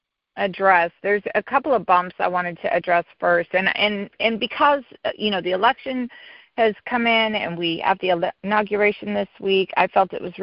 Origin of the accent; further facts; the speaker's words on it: California, United States; As a Californian, I'm going to address a couple things here in California that are taking place right now.